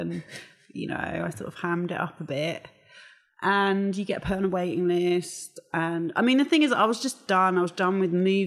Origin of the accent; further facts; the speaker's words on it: London, United Kingdom; I am from London. Wicked. I was born in Angel.